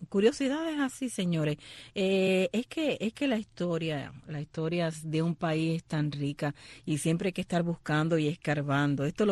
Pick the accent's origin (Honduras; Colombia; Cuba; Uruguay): Cuba; así somos los cubanos